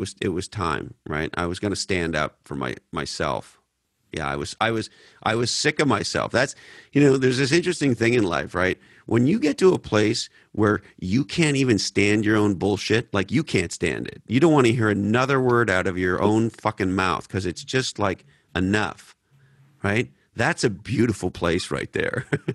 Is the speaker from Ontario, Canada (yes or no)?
no; Montreal, Quebec, Canada; You know, I grew up in Montreal, Canada.